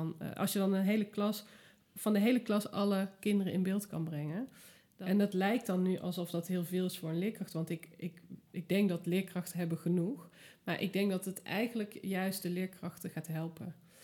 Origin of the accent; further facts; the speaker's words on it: Tilburg, North Brabant, Netherlands; ik kom zelf uit Tilburg, dus dat, ik zat in een groep Brabant